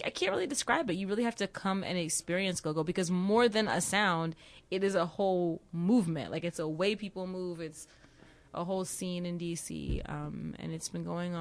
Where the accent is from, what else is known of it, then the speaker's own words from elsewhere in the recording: Washington, District of Columbia, United States; I'm from Washington, DC.